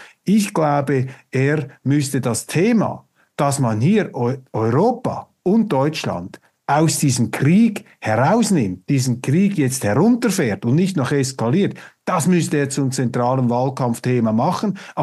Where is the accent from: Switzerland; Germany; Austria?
Switzerland; Und ich sage Ihnen das jetzt als Schweizer